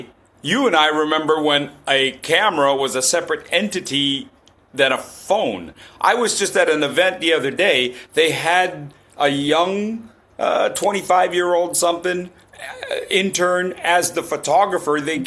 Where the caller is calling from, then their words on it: Bangkok, Thailand; also born or lived in Texas; I'm dialing in from Bangkok, Thailand. Bangkok, Thailand.